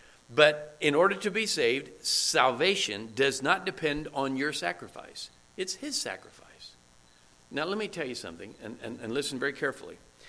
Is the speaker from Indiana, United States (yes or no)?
yes; Indiana, United States; moved away as an adult; now in Costa Rica; Yes, Edie and I, Hoosiers, we're from Indiana. That means a lot of things. We are from Indiana and we will go long, and we have.